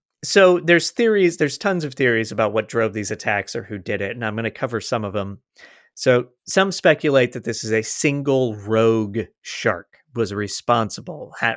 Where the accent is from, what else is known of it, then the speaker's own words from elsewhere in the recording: Florida, United States; They typically happen where I'm from, in Florida or South Africa.